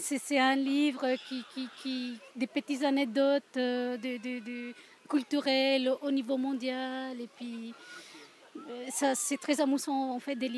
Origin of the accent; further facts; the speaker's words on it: Geneva, Switzerland; en tant que Genevois